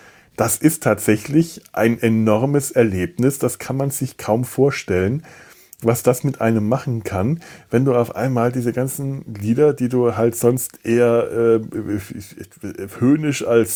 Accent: Essen, North Rhine-Westphalia, Germany; Bei uns in Essen, da spielen die das immer.

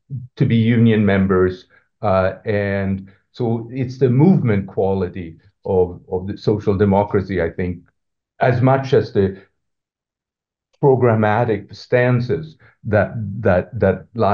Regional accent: Sweden; moved away; also perhaps excessively so Swedocentric, even though I haven't lived there for a long time, but it is my home country

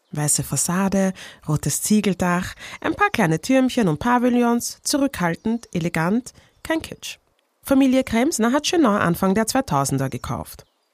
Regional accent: Vienna, Austria; born there; Autorin, Podcasterin, Influencerin. Geboren in Wien und eigentlich Großstadtmensch.

